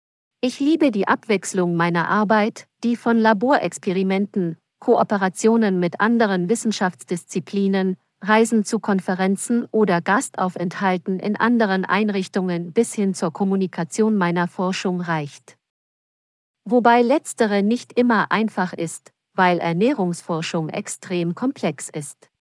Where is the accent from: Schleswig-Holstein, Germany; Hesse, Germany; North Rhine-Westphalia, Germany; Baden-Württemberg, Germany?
Baden-Württemberg, Germany; Ich komme aus Baden-Württemberg